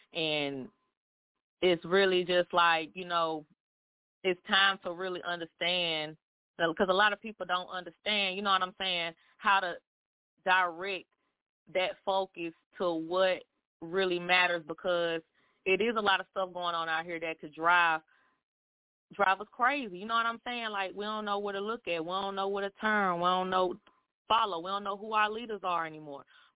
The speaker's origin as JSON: {"language": "English", "town": "Winston-Salem", "region": "North Carolina", "country": "United States", "tie": "born or raised there", "said": "now I'm from East Winston. I haven't stayed here"}